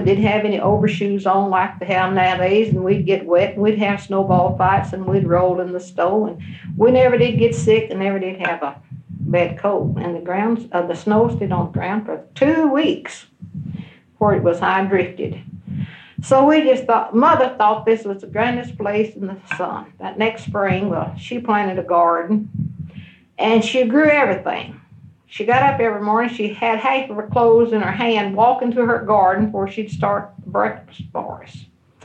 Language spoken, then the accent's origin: English; Gatesville, Texas, United States; born there; Well, I was born in Correll County, about 4 miles east of Gatesville, and that was located on the Gatesville and Waco Highway.